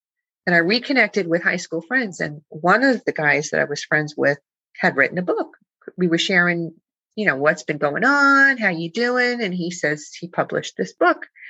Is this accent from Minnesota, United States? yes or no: no; Bronx, New York, United States; now in New Jersey, United States; I was born and raised in the Bronx, Throgs Neck. I'm a Throgs Necker, right by the bridge. I've spent more of my life in New Jersey, though, because we moved here not too long